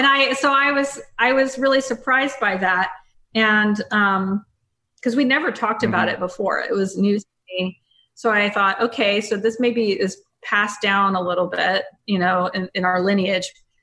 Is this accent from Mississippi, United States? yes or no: yes; Mississippi, United States; I grew up in Mississippi.